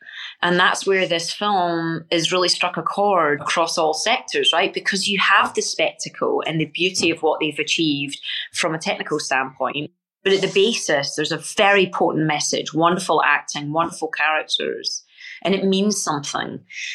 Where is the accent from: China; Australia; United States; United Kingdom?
United Kingdom; And it was something I did not appreciate as a British person that has always been on the winning side, for want of a better word.